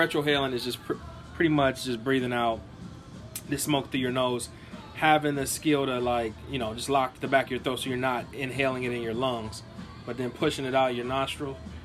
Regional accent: United States; I'm sorry, people. I'm an American. I love my American beer.

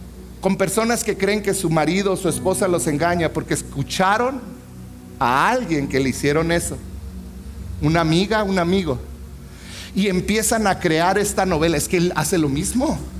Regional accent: Mexico; Y nosotros como mexicanos, te voy a ayudar aún más allá.

